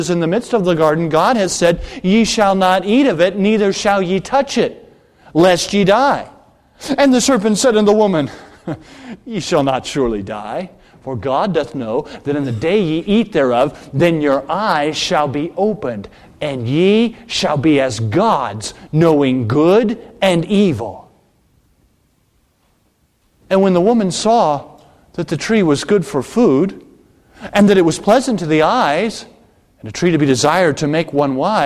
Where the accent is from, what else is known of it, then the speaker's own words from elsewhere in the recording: the South, United States; But for me, growing up in the South, there were very many of my classmates that didn't even know North Dakota was a state